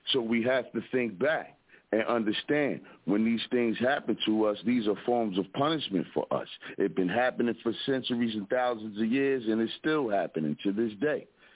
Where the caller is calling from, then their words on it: Philadelphia, Pennsylvania, United States; Everybody got to know that I'm calling from the Broad Street Bully side of Philadelphia